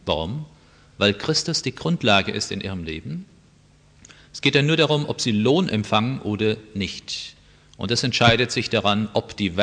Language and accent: German; Oberursel, Hesse, Germany; ein junger Mann aus Oberursel, wo ich herkomme